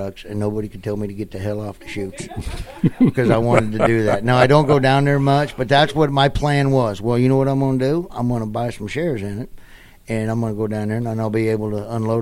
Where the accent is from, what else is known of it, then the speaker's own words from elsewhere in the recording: Nebraska, United States; Now, Nebraska, I got a special love. It's my home state.